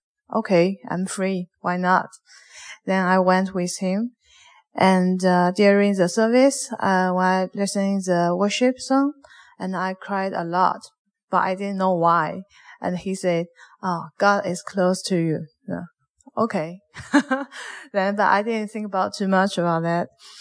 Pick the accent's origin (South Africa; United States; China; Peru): China; English is a second language; now in Canada; from China. I've been here for 3 years